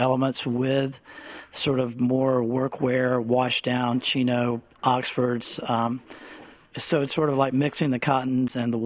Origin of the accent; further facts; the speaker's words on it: the South, United States; now in Florence, United States; You know, as a Southerner, you sort of look forward to traveling up north or in a colder climate to get to wear some of those things.